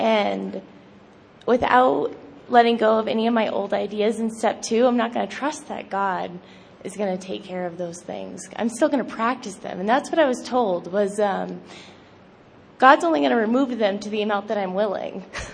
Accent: Maine, United States; I'm an alcoholic, and I'm from Maine, so I'm really excited to be here, home away from home.

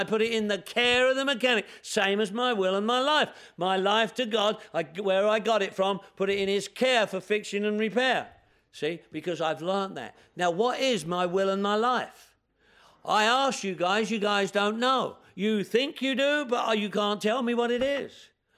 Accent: England, United Kingdom; now in United States

